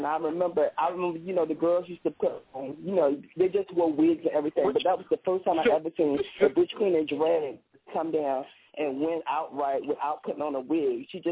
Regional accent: Virginia, United States; moved away; my family uprooted and moved to Jersey, I'm originally from Virginia, and I remember the first ball they had in Virginia.

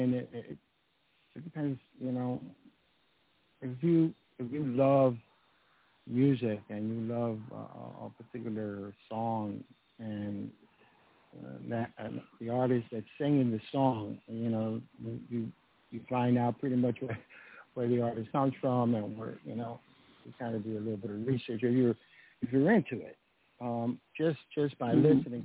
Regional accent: New York, United States; growing up in New York, I was around people from the Dominican Republic.

